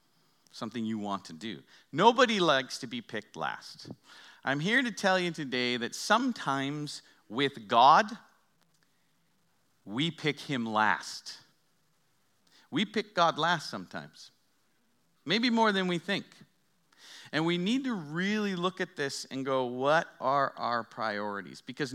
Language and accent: English; Aldergrove, British Columbia, Canada; When I was in my hometown of the metropolis of Aldergrove, and we lived in our house, we had pretty much anything you needed.